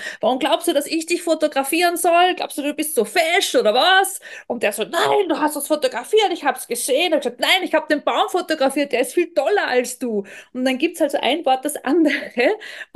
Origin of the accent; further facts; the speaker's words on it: Austria; ja, das ist unsere traditionelle Kleidung bei uns in Österreich, Dirndlkleid und Lederhose.